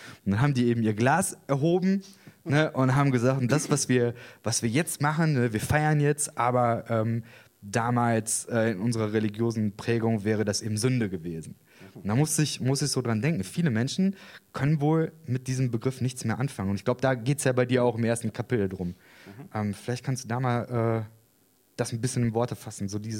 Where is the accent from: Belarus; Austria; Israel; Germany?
Israel; Ah, interessant, ich bin Israeli.